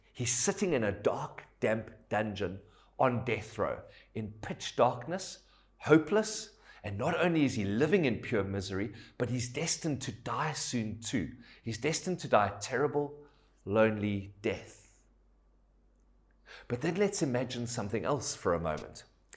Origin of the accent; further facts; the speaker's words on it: Cape Town, Western Cape, South Africa; Growing up in Cape Town, I can remember going to the Cape Town Castle for like tour excursions.